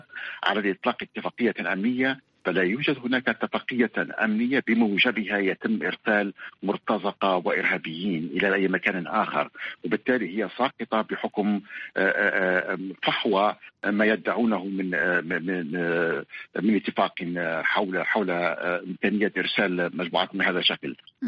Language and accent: Arabic; Libya; تربك علاقتنا كليبيين مع دول الجوار